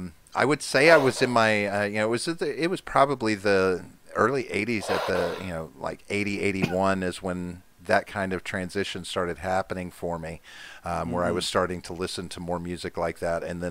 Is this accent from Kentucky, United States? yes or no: no; Oklahoma, United States; where I grew up in Oklahoma, you know, we were 30 minutes from a town. We were like completely rural, farm country.